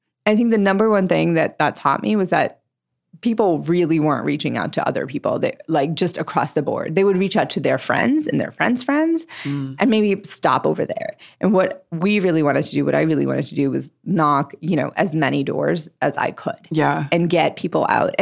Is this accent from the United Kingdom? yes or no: no; Maharashtra, India; first language Marathi; English is a second language; Mumbai is, you know, what you call it in Marathi, and that was my first language.